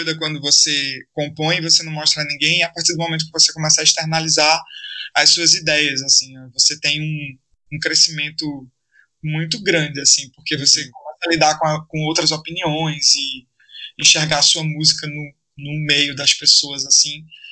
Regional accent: Garanhuns, Pernambuco, Brazil; also born or lived in Recife; Eu sou do interior de Pernambuco, né? Sou de Garanhuns. Sim. E aí, foi de Garanhuns, mas aí eu fui para Recife em 2003, eu acho.

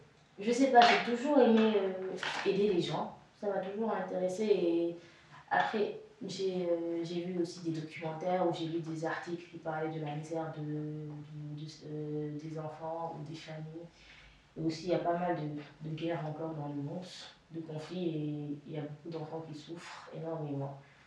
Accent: Dakar, Senegal; Je suis sénégalaise, donc je suis née là-bas, au Sénégal, à Dakar, j'ai grandi là-bas

